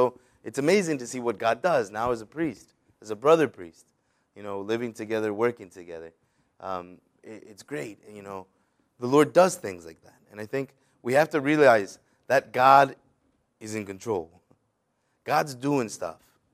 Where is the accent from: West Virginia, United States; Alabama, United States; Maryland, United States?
Maryland, United States; Gaithersburg; also born or lived in Rockville; I'm kind of a local yokel, I suppose. I'm from Gaithersburg originally. My family's from El Salvador, Central America. But I was born and raised in Rockville and in Gaithersburg. And I'm kind of young, you know, so I'm 30, just turned 30.